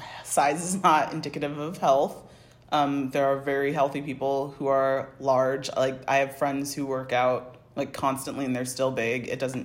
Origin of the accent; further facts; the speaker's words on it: United States; accent: American; I'm from America, if you can tell from my accent. And I'm over here studying theater at the moment